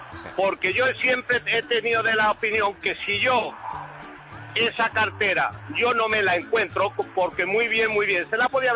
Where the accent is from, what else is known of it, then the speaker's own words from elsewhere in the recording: Tobarra, Castilla-La Mancha, Spain; moved away as an adult; now in Mallorca, Spain; soy de Tobarra, no, de La Mancha, pero de Tobarra.